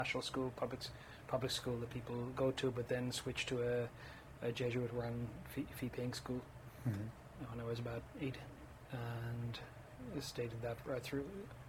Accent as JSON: {"language": "English", "town": "Dublin", "region": "Leinster", "country": "Ireland", "tie": "born or raised there", "said": "we lived in Dublin all my childhood, and I even right through when I went to college, I got my primary degree in Dublin"}